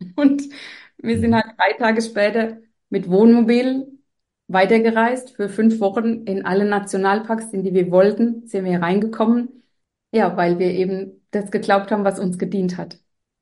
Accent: Bavaria, Germany; also wir kommen aus Bayern

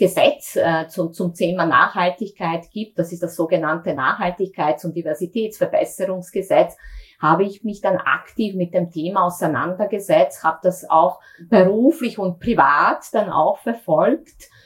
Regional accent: Sarajevo, Federation of Bosnia and Herzegovina, Bosnia & Herzegovina; also born or lived in Zagreb; now in Austria; Ich bin geboren und aufgewachsen in Sarajevo. Habe dann meine Matura in Zagreb gemacht und bin direkt nach der Matura zum Studium nach Österreich gekommen und ja, bin schlicht und einfach da geblieben

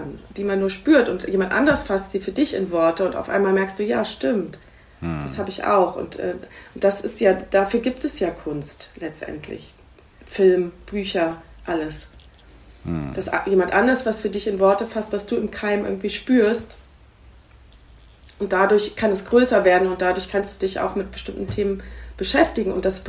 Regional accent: Schwelm, North Rhine-Westphalia, Germany; Also ich bin bei Wuppertal in Schwelm aufgewachsen, war so eine Kleinstadt.

